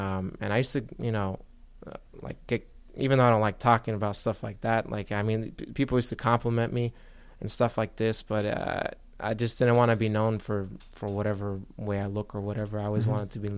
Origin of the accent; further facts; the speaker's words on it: Bosnia & Herzegovina; also born or lived in Germany; like I came from Bosnia, originally. So I was born in Germany, and when my parents immigrated here, they had a tough life here.